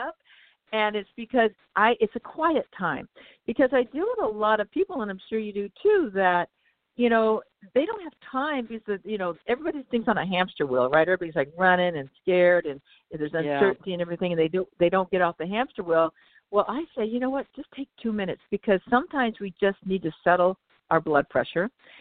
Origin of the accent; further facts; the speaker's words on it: Seattle, Washington, United States; Washington State, because I'm from Seattle, Washington.